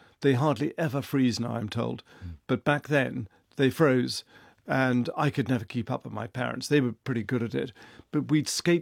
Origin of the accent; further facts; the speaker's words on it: England, United Kingdom; I only know a little Dutch because I'm English.